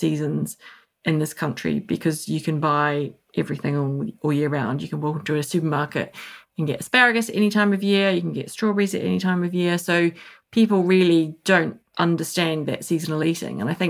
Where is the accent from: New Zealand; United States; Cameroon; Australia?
New Zealand; I grew up in New Zealand, so I kind of had the opposite end of the spectrum of lots of space, being surrounded by lots of produce.